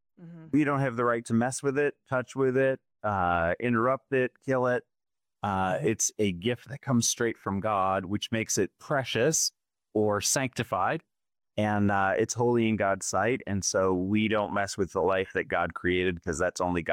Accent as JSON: {"language": "English", "town": "Glendale Heights", "region": "Illinois", "country": "United States", "tie": "born or raised there", "said": "I was a cheater. I was 30 minutes outside in Glendale Heights."}